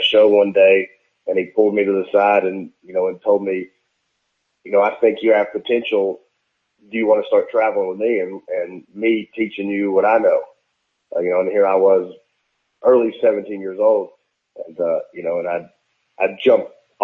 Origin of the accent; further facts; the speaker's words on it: Bristol, Virginia, United States; here in my hometown of, well, on the Tennessee side of my hometown of Bristol. You know, I'm on the Virginia side